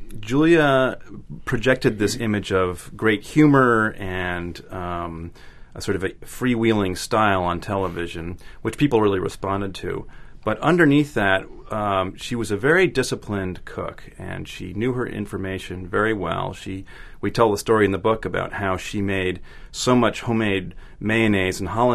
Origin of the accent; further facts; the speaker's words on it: New York City, New York, United States; I grew up here in New York City